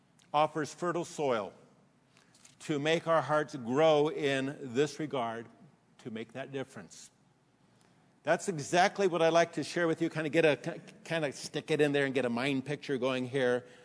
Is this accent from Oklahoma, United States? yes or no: no; San Diego, California, United States; I grew up even in San Diego by a dairy